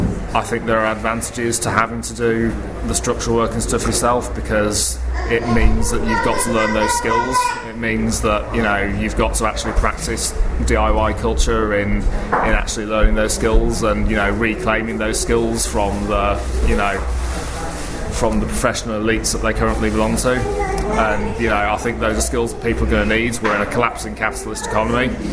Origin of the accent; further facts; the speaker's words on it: Manchester, North West England, United Kingdom; I'm from Manchester, and I was, not heavily involved but slightly involved in a rented social centre in Manchester a few years ago called The Basements.